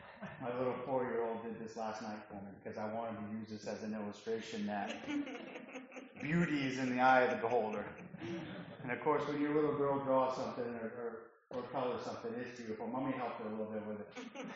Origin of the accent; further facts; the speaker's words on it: Lisbon, Maine, United States; also born or lived in Indiana; I originally from Lisbon. I was born in Indiana, but my dad was stationed in Brunswick, a flight engineer for the Navy. And we grew up in Lisbon the whole time.